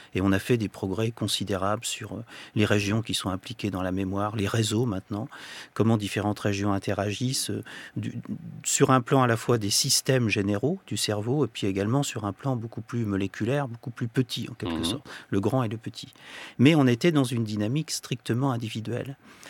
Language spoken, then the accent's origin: French; Caen, Normandy, France; Je suis de Caen, je suis normand